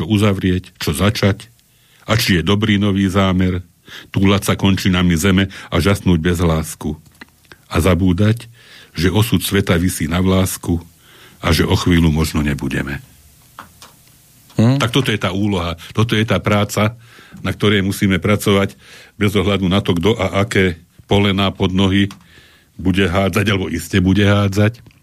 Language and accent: Slovak; Trnava, Trnava Region, Slovakia; ja ako Trnavčan som študoval v Bratislave.